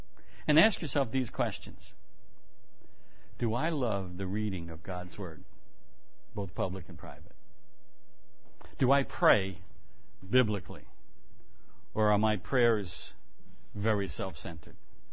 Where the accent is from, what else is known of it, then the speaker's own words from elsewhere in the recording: New York City, New York, United States; born there; And I'm also a New Yorker. I could be an I Love New York commercial. I was born in Manhattan, and I just love New York.